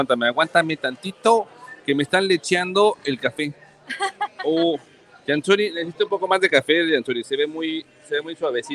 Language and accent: Spanish; Mexico City, Mexico; Hoy no somos chilangos, hoy todos somos mexicanos.